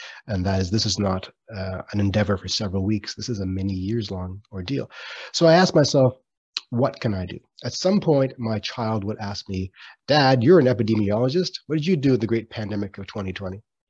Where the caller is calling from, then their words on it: Ottawa, Ontario, Canada; I am zooming in from Ottawa, Ontario, which is unceded territory of the Algonquin Anishinaabe peoples.